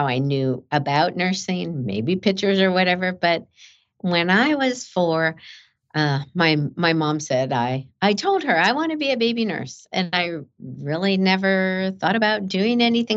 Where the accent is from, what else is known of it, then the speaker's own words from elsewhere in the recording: Chicago, Illinois, United States; And growing up in Chicago, I did my undergraduate work at Rush University in Chicago.